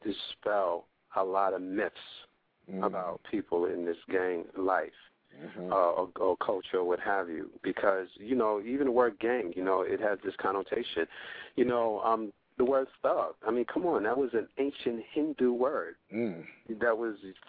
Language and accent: English; New York, United States; growing up in New York, you know, I was with different crews or what have you.